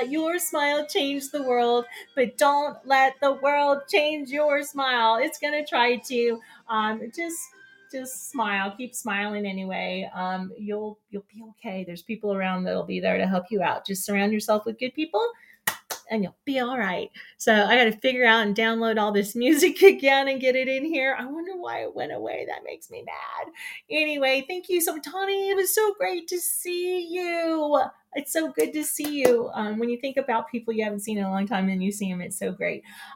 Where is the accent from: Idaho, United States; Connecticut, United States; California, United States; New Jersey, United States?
California, United States; I totally remember this song growing up in California.